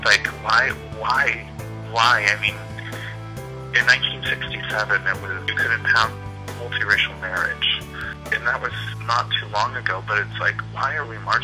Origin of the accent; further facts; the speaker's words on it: Visalia, California, United States; I came from Visalia and I went home for my sister's wedding a week or 3 weeks before the election.